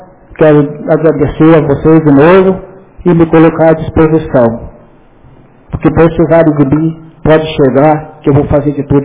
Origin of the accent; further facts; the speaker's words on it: Invernada dos Abreus, Brazil; Eu sou lá da Invernada dos Abreus